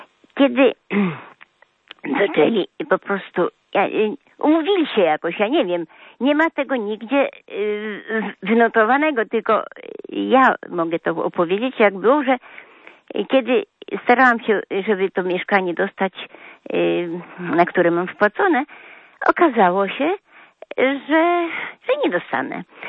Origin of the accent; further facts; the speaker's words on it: Krasnystaw, Lublin Voivodeship, Poland; bo jestem z Krasnego Stawu